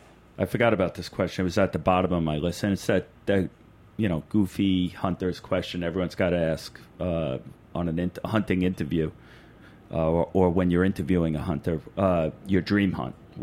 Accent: New York, United States; I grew up in New York, hunting New York, never crossed over.

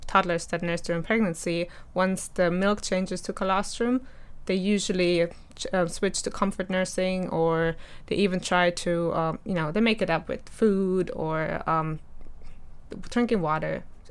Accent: Germany; English is a second language; I was born and raised in Germany and have since traveled with my husband across the world.

